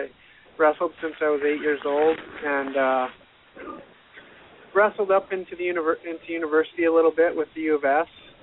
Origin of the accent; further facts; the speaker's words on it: Saskatoon, Saskatchewan, Canada; only place in Canada that actually has Access TV. Otherwise, it's all in the States. So people from my hometown actually get to watch me.